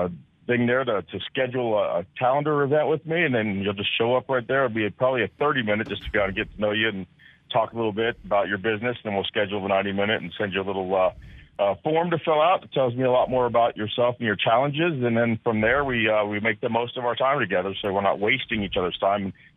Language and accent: English; Hollywood, Florida, United States; I was born right here in Hollywood, Florida, but I was born right near Dickey Highway in Sheridan Street, if you know where that is. It's pretty tough back in the 70s.